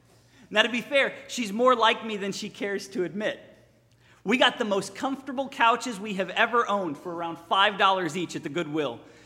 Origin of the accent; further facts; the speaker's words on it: New York, United States; also born or lived in Southern California; Let me back up. I grew up in New York State, but went to college in Southern California.